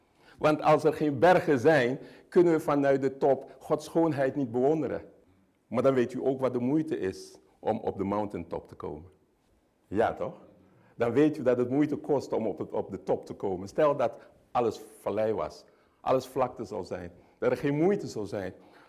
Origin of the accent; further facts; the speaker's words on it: Suriname; Lieve mensen, ik zei u al, en dat ziet u ook, ik kom uit Suriname.